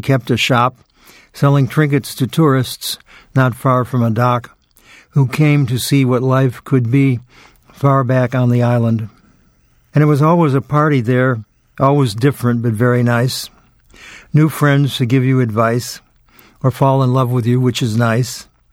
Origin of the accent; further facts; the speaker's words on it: New York, United States; And I said, well, I'm from New York.